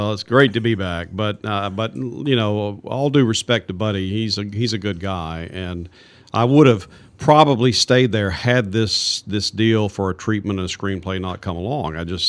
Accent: Oak Grove, Louisiana, United States; because I come from Oak Grove, Louisiana, which is, you know, about the size of this building.

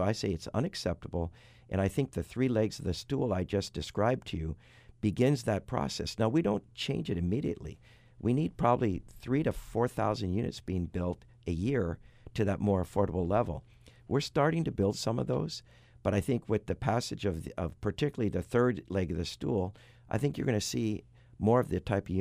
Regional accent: Waipawa, Hawke's Bay, New Zealand; born there; since I was born here in Waipawa in 1952.

